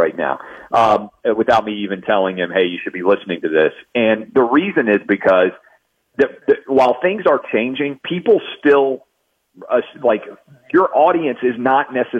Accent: Goodlettsville, Tennessee, United States; When I was a kid growing up in Goodlettsville, Tennessee, nobody played soccer.

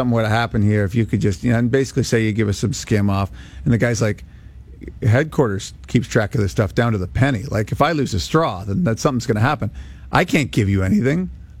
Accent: Vancouver, British Columbia, Canada; I grew up in Vancouver.

